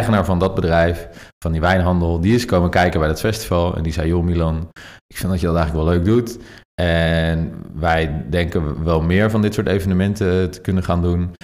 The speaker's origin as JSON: {"language": "Dutch", "town": "Goes", "region": "Zeeland", "country": "Netherlands", "tie": "born there", "lives_now": "Utrecht, Netherlands", "said": "31 jaar. Ik ben geboren in Goes, woon tegenwoordig in Utrecht."}